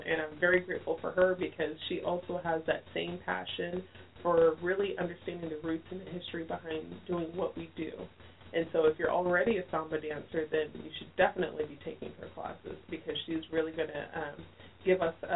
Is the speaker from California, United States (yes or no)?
yes; Oceanside, California, United States; I grew up in Oceanside mainly, and I was a military brat, but I didn't have to move around.